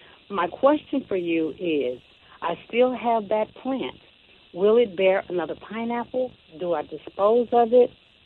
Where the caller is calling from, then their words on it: Shreveport, Louisiana, United States; I am calling from Shreveport, Louisiana.